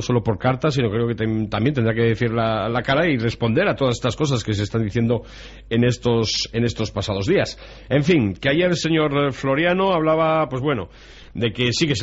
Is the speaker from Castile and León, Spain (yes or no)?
no; Navarre, Spain; somos navarros y muy navarros